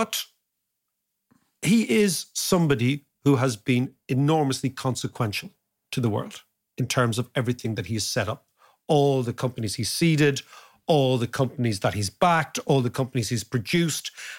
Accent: Ireland; I'm Irish

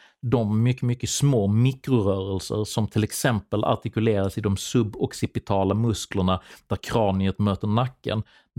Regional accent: Sweden; Så att det är inte längre kompatibelt med vissa av de apparna som folk hade förinstallerade efter min uppväxt i Sverige.

